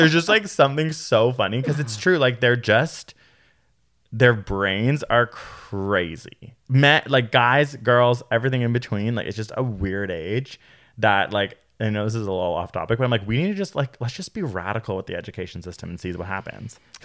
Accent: Toronto, Ontario, Canada; Yeah, and I forget that because I grew up in Toronto.

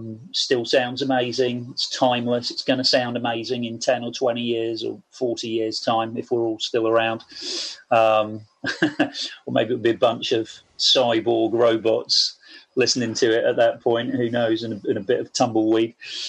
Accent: Portishead, South West England, United Kingdom; So growing up in Portishead, we were... yeah, kind of maybe a half hour drive or so outside of Bristol.

